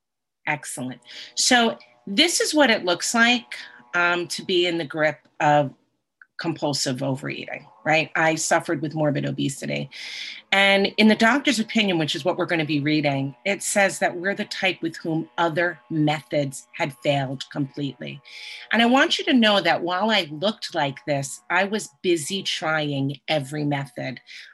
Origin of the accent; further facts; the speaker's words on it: New York, United States; I'm a recovered compulsive overeater. I'm from New York.